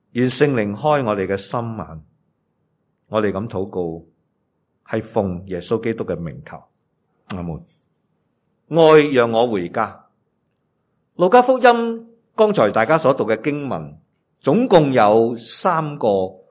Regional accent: China; 用我们中国人说真的需要贴地的时候呢，他什么都要做。

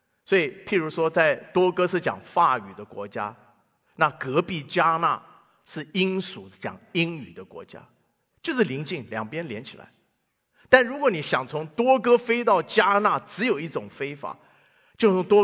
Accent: Taiwan; now in United States; 我只记得我小时候在台湾听过西非农耕队这个名词

